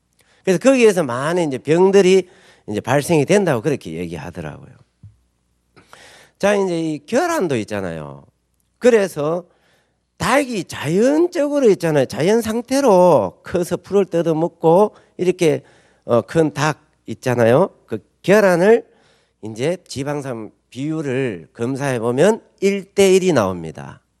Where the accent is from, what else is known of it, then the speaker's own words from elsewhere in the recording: South Korea; 저는 시골에서 자랐어요.